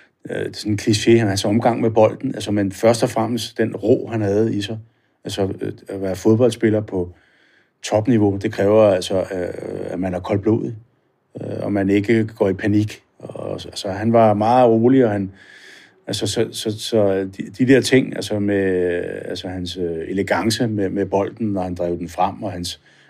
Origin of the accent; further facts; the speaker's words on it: Hvidovre, Capital Region of Denmark, Denmark; Vi kommer fra Hvidovre.